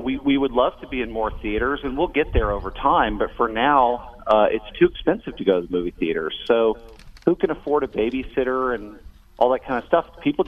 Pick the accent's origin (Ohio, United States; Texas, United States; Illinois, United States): Texas, United States; Dallas; Well, I grew up in Dallas, and, you know, put aside the Cowboys-Eagles rivalry for a moment.